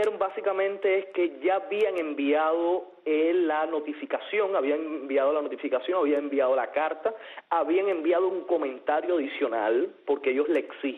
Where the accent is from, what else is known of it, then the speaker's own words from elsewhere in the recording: Cuba; como cubanos, también sabemos